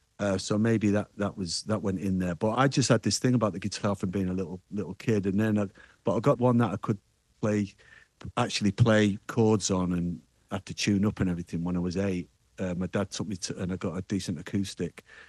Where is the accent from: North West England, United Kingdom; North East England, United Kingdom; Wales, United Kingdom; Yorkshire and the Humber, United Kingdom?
North West England, United Kingdom; Manchester; So it's in you, you know, even if you grow up in Manchester.